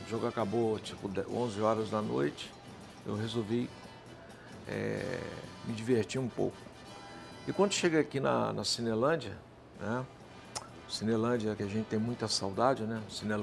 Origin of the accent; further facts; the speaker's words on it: Itaocara, Rio de Janeiro, Brazil; Eu era jovem, vim do interior do estado do Rio, sou de Itaucara.